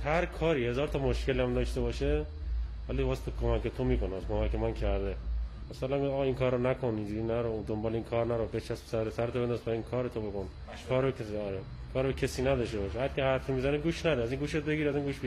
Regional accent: Aligudarz, Lorestan, Iran

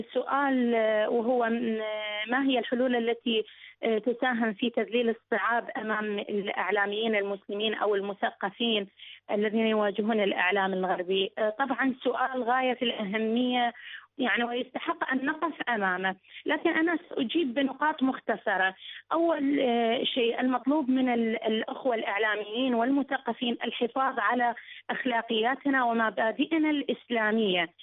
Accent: Iraq; من العراق.

